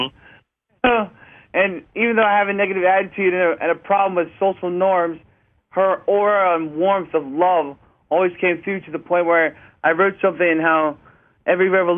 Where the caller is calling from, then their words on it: Richmond, Virginia, United States; I'm calling from Richmond, Virginia, and I don't know what to say.